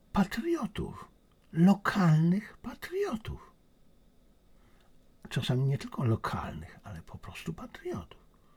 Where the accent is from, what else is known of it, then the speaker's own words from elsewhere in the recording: Zabrze, Silesian Voivodeship, Poland; sam się urodziłem, wychowałem w Zabrzu.